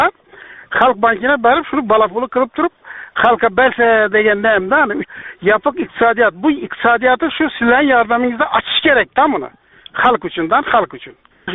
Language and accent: Uzbek; Khorezm Region, Uzbekistan; Men Xorazmdan.